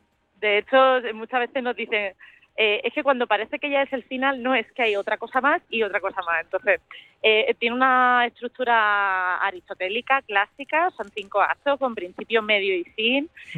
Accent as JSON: {"language": "Spanish", "town": "Granada", "region": "Andalusia", "country": "Spain", "lives_now": "Madrid, Spain", "said": "yo soy de Granada, pero vivimos todas en Madrid"}